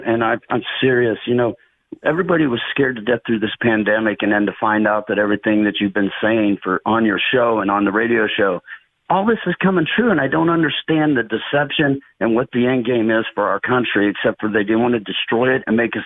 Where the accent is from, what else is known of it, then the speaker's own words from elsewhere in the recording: United States; but I'm so frustrated as an American, a taxpayer, that I've worked my whole life.